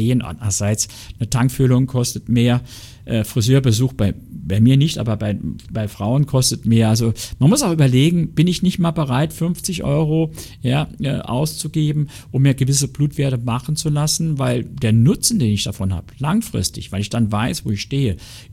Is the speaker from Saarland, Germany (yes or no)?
yes; Saarland, Germany; ich bin ein echter Saarländer